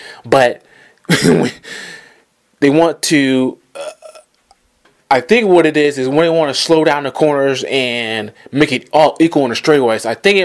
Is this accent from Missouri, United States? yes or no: no; Georgia, United States; let's just debut this at one of the older tracks in all NASCAR in Atlanta Motor Speedway, my home state.